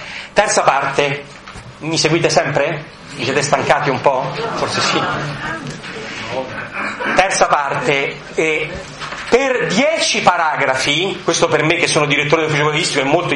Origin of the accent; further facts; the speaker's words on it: Bologna, Emilia-Romagna, Italy; born there; è vero, sono nato a Bologna, non si sa perché i miei genitori erano tutte altre parti, però è vero, io sono nato a Bologna, sono nato il 2 dicembre 1960